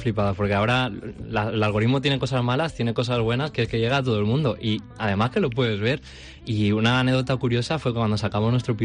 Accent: Valencian Community, Spain; venimos de distintos lugares de la Comunidad Valenciana

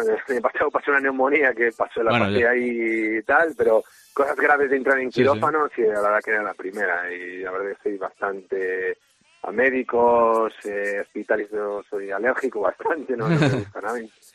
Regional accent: Cangas, Galicia, Spain; al final pues vengo de Cangas, que me parece muy caliente

